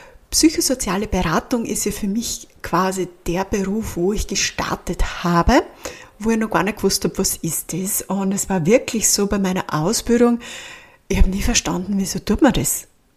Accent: Austria; accent: mix of Waldviertel and Upper Austrian dialect; ich habe beim Dialekt schon so eine Mischung zwischen waldviertlerisch und oberösterreichisch und es ist ja schon eine Mischkulanz

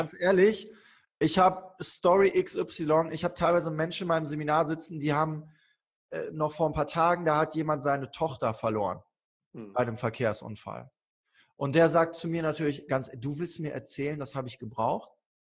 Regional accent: Germany; ich bin behütet aufgewachsen, in Deutschland aufgewachsen

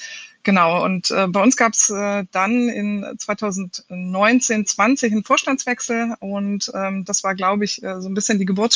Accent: Baden-Württemberg, Germany; born there; now in Hamburg, Germany; Ich bin, wie man es mir nicht mehr gut anhört, aber immerhin noch, gebürtige Schwäbin, seit 2009, jetzt Wahlhamburgerin

